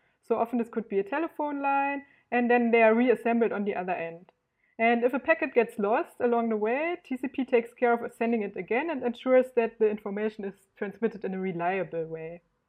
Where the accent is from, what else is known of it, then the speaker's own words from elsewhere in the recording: Berlin, Germany; from Berlin